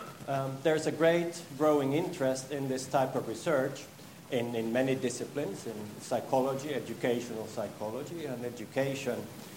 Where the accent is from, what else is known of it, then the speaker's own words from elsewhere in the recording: Vaasa, Ostrobothnia, Finland; I'm not actually very far away from my birthplace. I grew up in Vasa and studied there at the Department of Education to be a primary school teacher.